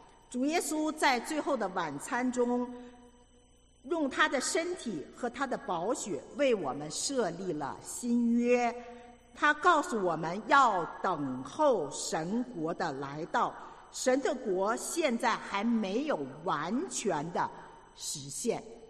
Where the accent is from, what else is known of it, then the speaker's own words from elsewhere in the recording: China; 这就一看我们就是大陆来的啊，